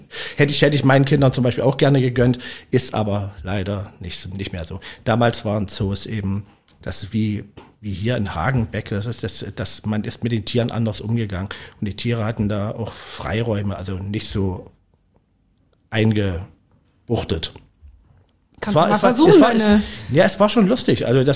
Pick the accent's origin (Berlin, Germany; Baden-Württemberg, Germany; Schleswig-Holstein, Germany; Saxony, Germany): Saxony, Germany; Leipzig; Ich bin ein Großstadtkind, ich komme aus Leipzig.